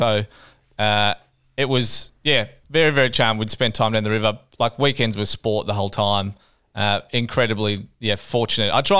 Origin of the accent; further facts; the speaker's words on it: Corowa, New South Wales, Australia; also born or lived in Sale / Wangaratta / Bairnsdale; So I grew up in Corowa, moved there. We moved from Wangaratta when I was, born in Sale, then lived in Bairnsdale for a year.